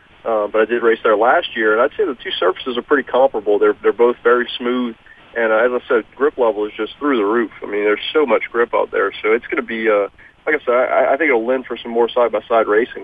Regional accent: Louisiana, United States; I grew up here in South Louisiana, and there's really not much as far as asphalt or paved racing down here.

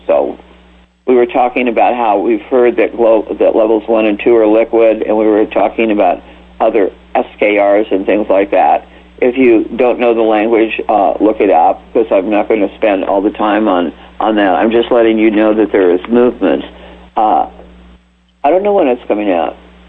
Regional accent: California, United States; My concern as a Californian is, and you can report from other states

